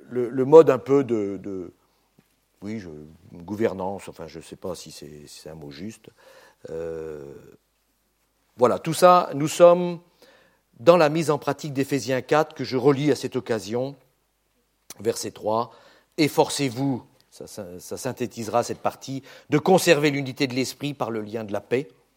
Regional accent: Centre-Val de Loire, France; moi, je viens de la Beauce, alors, quand on passe en avion, on voit encore les traces.

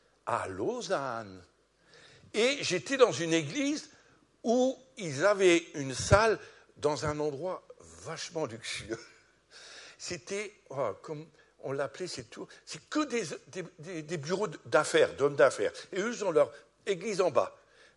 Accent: France; Je suis français, je vous promets, je vous l'ai dit, je suis français.

